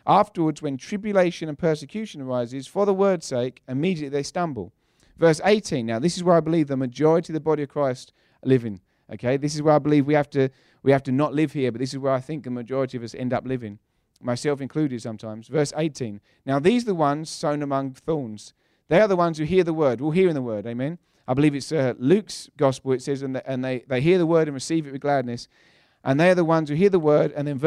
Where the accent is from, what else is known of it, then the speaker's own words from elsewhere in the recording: London, United Kingdom; London Heathrow, my hometown almost, is the busiest airport, and Atlanta's the second busiest.